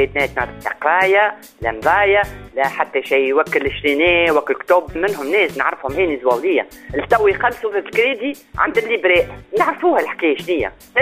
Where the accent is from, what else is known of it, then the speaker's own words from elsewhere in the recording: Tunisia; عندنا في تونس